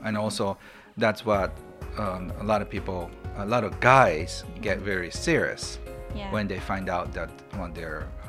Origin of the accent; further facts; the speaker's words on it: Kobe, Hyogo, Japan; English is a second language; Yes. I grew up in Kobe, Japan